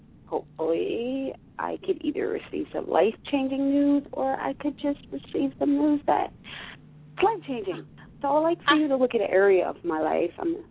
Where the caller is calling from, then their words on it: Pennsylvania, United States; I'm calling from Pennsylvania.